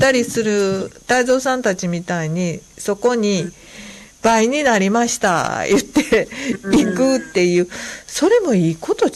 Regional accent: Kobe, Hyogo, Japan; 私も神戸生まれの神戸育ちなので、よくこうふるさとのなんとかとかって言われてもここやしなってずっと生まれて育ってるしっていう

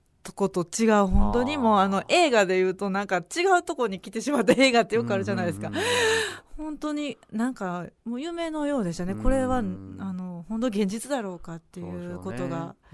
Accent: Kobe, Hyogo, Japan; まあ神戸生まれで神戸出身で

